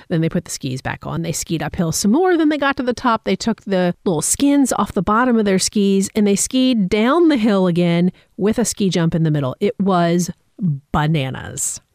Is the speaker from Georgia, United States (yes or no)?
yes; Atlanta, Georgia, United States; I'm from Atlanta originally, and Atlanta is very hilly.